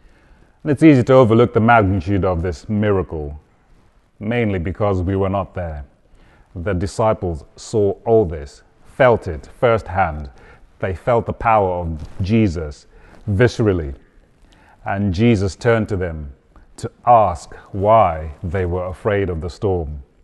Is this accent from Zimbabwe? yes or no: yes; Zimbabwe; also born or lived in Zambia; now in United Kingdom; I was born in Zambia, raised in Zimbabwe. I've got an identity crisis.